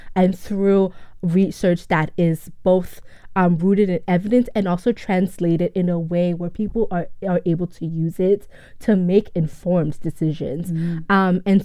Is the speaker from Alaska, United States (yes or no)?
no; Maryland, United States; also born or lived in Nigeria; So I'm Nigerian, right? Born in Nigeria, raised in Maryland, and grew up in this household that was very traditional, very patriarchal.